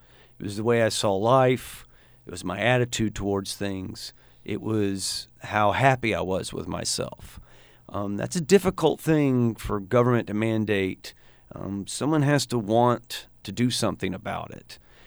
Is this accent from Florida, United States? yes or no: yes; Pensacola, Florida, United States; I've lived in Pensacola my entire life.